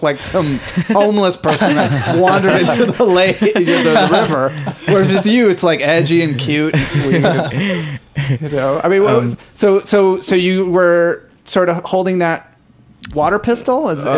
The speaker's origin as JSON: {"language": "English", "country": "Puerto Rico", "said": "I'm from Puerto Rico."}